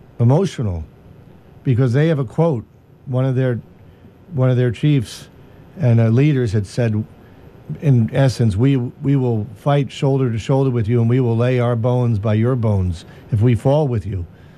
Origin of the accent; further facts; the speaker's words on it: Long Island, New York, United States; I'm a kid from Long Island. My parents are from New York City